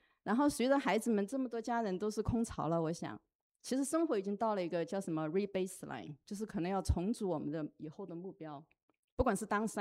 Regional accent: Chongqing, China; 因为我害怕等爬上那个重庆那个坡爬上去饭面都凉了，然后那会儿也没有什么微波炉什么的，所以我就记得是这样长大的

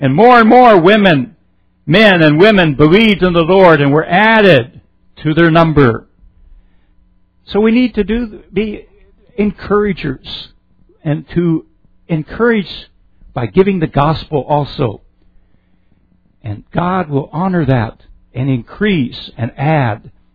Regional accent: Cochran, Pennsylvania, United States; My hometown is in northwest Pennsylvania. And if you were to look at the map there, that red dot, Cochran, Pennsylvania.

